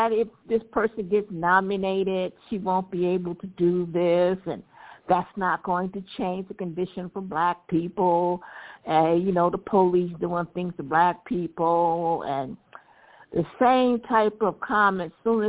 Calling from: Detroit, Michigan, United States; I'm calling from Detroit.

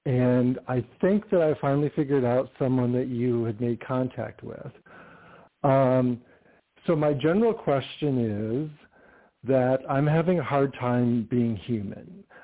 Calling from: California, United States; I'm in California.

